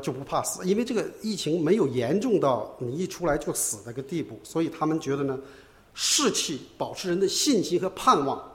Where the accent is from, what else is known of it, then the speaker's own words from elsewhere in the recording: China; 我中國人覺得西人太愚蠢。